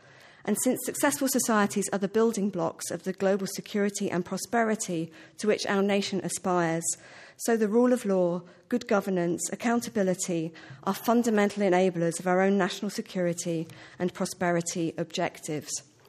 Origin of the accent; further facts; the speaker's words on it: United Kingdom; in 25 years of crisscrossing the globe as a British diplomat.